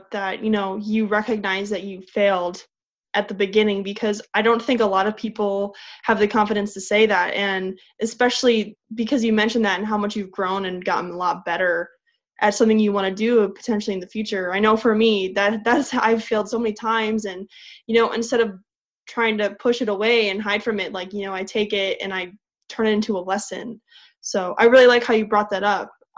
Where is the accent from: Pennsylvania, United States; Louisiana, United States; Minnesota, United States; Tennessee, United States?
Minnesota, United States; Minneapolis; growing up in the Minneapolis area, I would go to Gopher hockey games every weekend with my mom and my dad and my grandpa.